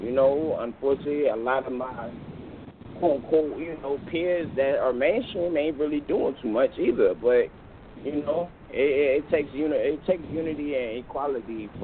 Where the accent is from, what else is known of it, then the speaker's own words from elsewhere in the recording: Atlanta, Georgia, United States; now in New York, United States; I'm originally from Atlanta, like, but I'm here in New York.